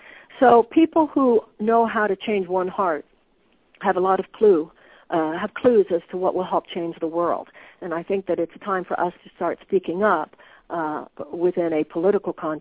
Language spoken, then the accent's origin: English; United States; I'm going to lead from a context of I'm an American, you're an American.